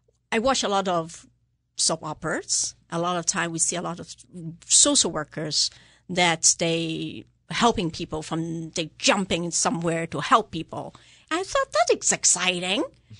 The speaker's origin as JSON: {"language": "English", "country": "Hong Kong", "tie": "born or raised there", "said": "I grew up in Hong Kong."}